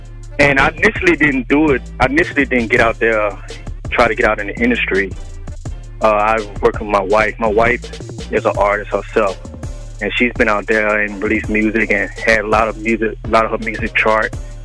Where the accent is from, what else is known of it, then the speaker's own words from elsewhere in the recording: Atlanta, Georgia, United States; now in Waldorf, United States; I'm originally from Atlanta, Georgia. Right now, I live in the DMV area.